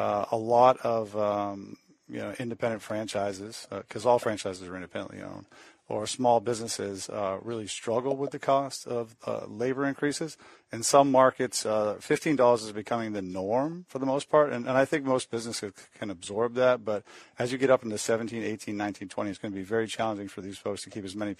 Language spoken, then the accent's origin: English; Maine, United States; Well, Portsmouth, like, I'm from Maine, and we work out of Portsmouth.